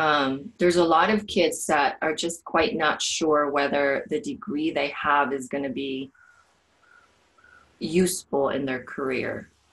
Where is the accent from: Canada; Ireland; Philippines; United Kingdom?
Philippines; moved away as an adult; now in United States; I came to America. I was born and raised as well in the Philippines and came here 19 years ago. So it was 2000.